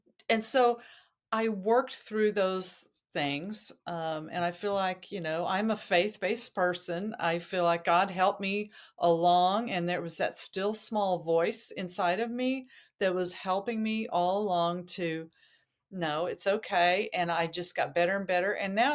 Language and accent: English; Idaho, United States; born there; And of course, I was born in Idaho. So it was a great chance for me to go back to my roots and kind of grab the beauty of that place.